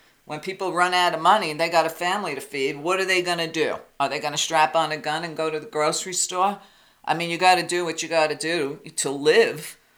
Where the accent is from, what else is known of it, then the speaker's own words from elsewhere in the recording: New York, United States; And because I grew up in New York at the same time as Trump, I know the definition of a skank.